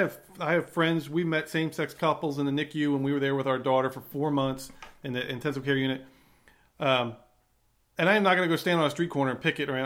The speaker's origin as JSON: {"language": "English", "country": "United States", "said": "Well, we, as an American public, pretty much by a 75 to 25 margin"}